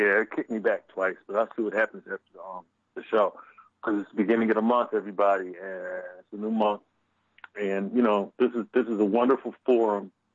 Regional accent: Philadelphia, Pennsylvania, United States; I lived in Germantown. I was born and raised in Germantown. I ended up moving back there as an adult.

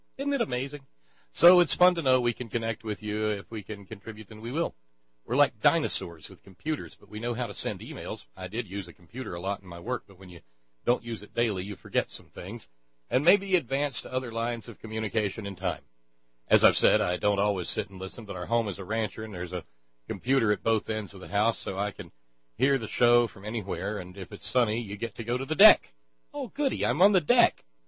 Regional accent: New Brunswick, Canada; moved away as an adult; Anyway, a little background. I'm from New Brunswick, worked as a nurse for many years, moved to B.C. in 1968.

